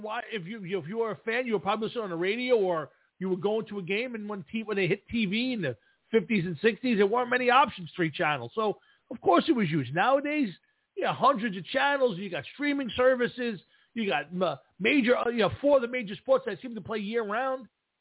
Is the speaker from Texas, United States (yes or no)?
no; Staten Island, New York, United States; when we grew up in Staten Island and far as back as when I was living in there, you know, I lived on Ocean Avenue right before I moved away.